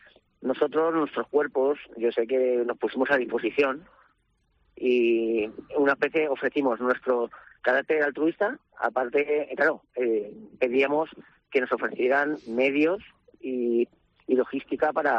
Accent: Valencian Community, Spain

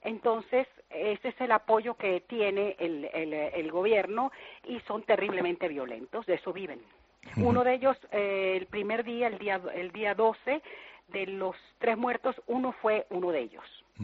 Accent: Venezuela; also born or lived in Bilbao; pero soy venezolana.

